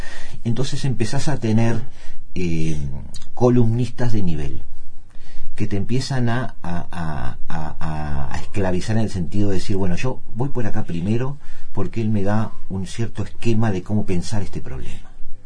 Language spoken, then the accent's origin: Spanish; Uruguay; Somos uruguayos. Somos un pueblo bastante politizado.